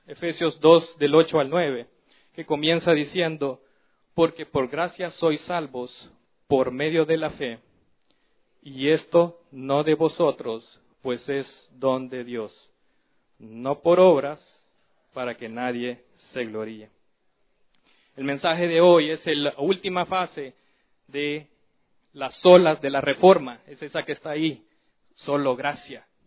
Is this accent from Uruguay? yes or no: no; El Salvador; yo soy del Salvador.